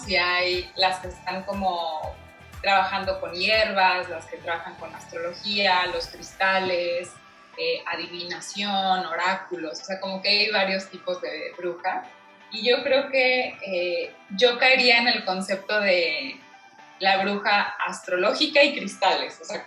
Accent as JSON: {"language": "Spanish", "town": "Guadalajara", "region": "Jalisco", "country": "Mexico", "tie": "born or raised there", "also_born_or_lived": "Monterrey", "said": "Bueno, pues, yo nací en Guadalajara hace 29 años, y desde chica crecí con toda esta información."}